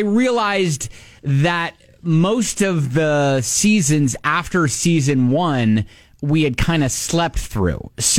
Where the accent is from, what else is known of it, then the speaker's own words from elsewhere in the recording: Ohio, United States; I'm from Ohio, and I didn't even know.